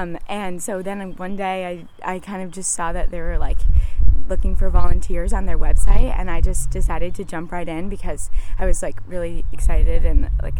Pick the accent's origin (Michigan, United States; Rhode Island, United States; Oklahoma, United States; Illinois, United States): Rhode Island, United States; Barrington; I'm also from Barrington, Rhode Island.